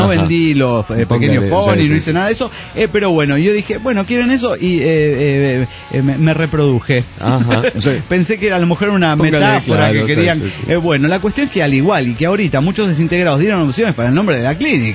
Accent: Guadalajara, Jalisco, Mexico; de Guadalajara, Jalisco, México.

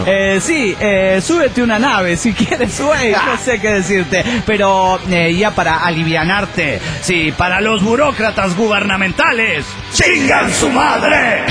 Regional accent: Mexico; Soy un mexicano muy decepcionado del sistema que tenemos en la hermana república de la trans y la corrupción. Estuve por muchos años viviendo fuera de México

